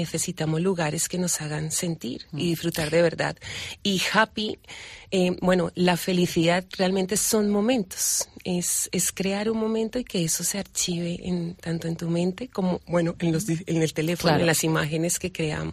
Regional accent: Bogotá, Colombia; now in Bilbao, Spain; Llevo casi 20 años aquí y digo, bueno, yo soy de Bogotá.

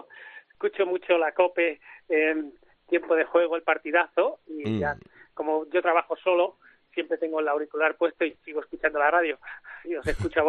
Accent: Spain; Por suerte somos familia española

